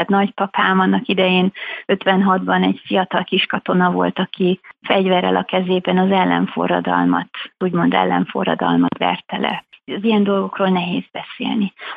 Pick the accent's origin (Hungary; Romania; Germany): Germany; Berlin; szüleim kikerültek kiküldetésbe Kelet-Berlinbe, és úgy Kelet-Berlinben, vagy Berlinben nőttem fel, aztán ott jártam egyetemre, ott ismertem meg a mai férjemet is. Szüleim aztán 15 év után visszajöttek Magyarországra, azóta is Budapesten élnek. Engem ilyen szempontból mindig magyarnak neveltek, magyar a családom